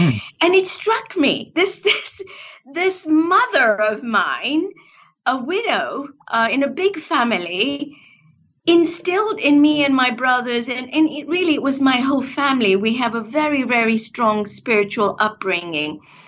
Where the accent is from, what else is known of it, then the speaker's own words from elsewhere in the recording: Kenya; I was born and raised in Kenya. I was born in a small village right on the equator. And I'm of a Hindu faith.